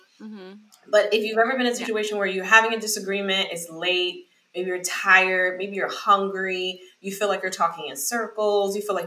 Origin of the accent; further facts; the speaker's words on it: New York, United States; I'm a Bronx girl. I'm from New York.